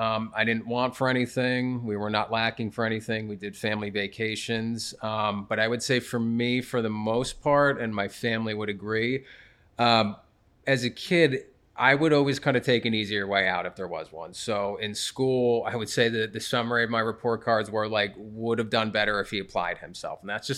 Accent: New Jersey, United States; So I'm Irish and Italian, which is just like the New Jersey combo. You know, that's just what it is. Most people where I grew up are the same thing.

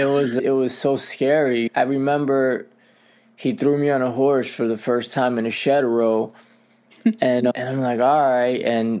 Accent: Newark, New Jersey, United States; I grew up in Newark and Harrison, New Jersey, and around that area, it's city-like, so I think the closest horses around us, probably an hour away.

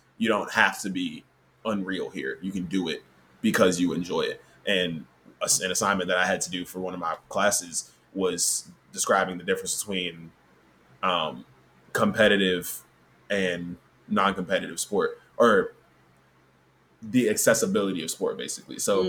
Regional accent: United States; I'm American. I'm obviously grown up here

